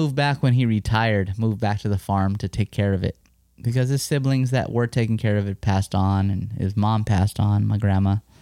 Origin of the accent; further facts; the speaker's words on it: San Leandro, California, United States; I grew up in San Leandro, California.